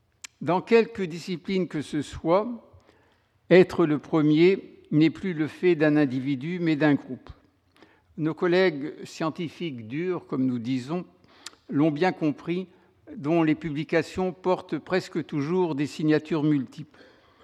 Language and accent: French; France; En tant que Français, outre frontière, j'apprécie tout autant que le travail d'un de mes collègues inconnus, mais français, soit soudain mis en lumière